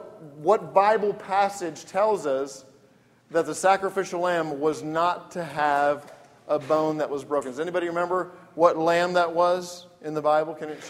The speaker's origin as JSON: {"language": "English", "region": "England", "country": "United Kingdom", "tie": "born or raised there", "said": "I grew up in England, but not a good word over in England"}